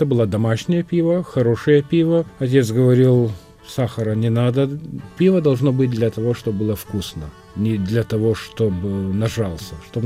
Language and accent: Russian; Lithuania; Я сам из Северной Литвы, и Литву можно разделять на две части.